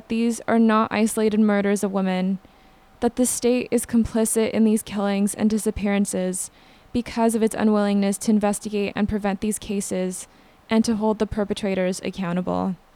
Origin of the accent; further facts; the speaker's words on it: Canada; They've also been taking place here in our backyard, in my home country in Canada, for decades now.